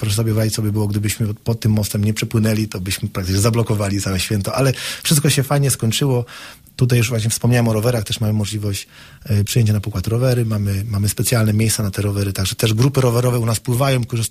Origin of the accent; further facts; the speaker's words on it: Słubice, Lubusz Voivodeship, Poland; jestem ze Słubic